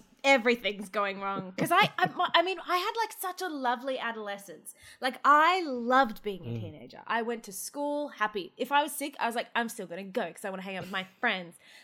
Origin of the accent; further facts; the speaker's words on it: Wagga Wagga, New South Wales, Australia; now in Melbourne, Australia; I didn't know like until I moved to Melbourne because I grew up in Wagga Wagga, which is the teen pregnancy capital of Australia.